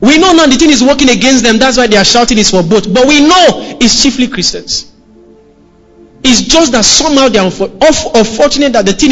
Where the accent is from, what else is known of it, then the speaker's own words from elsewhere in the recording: Kaduna, Kaduna State, Nigeria; I grew up in Kaduna. In the core part of the north in Kaduna.